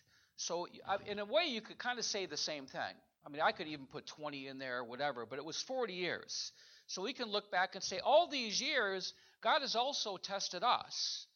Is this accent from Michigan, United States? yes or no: yes; Michigan, United States; I grew up in Michigan where I started to fillet fish